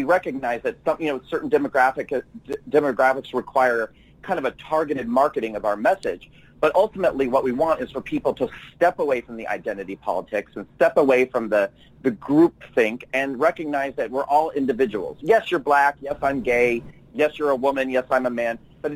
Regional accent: New York, United States; Because especially as a New Yorker myself, what we've seen in this state

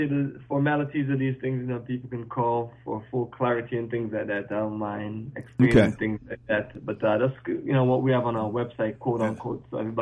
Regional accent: Jamaica; born there; I was born in Jamaica

